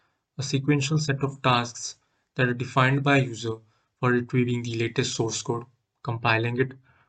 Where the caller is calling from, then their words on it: India; English is a second language; I'm joining from India.